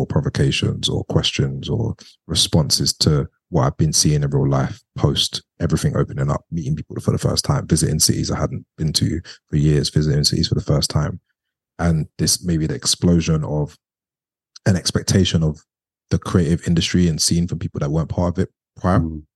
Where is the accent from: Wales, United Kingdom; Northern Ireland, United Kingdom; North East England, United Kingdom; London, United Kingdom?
London, United Kingdom; Leyton; I was born in Hackney. I grew up in Waltham Forest, Leighton. So in East London my whole life. I still live there now. Never lived anywhere else, even though I have got to travel.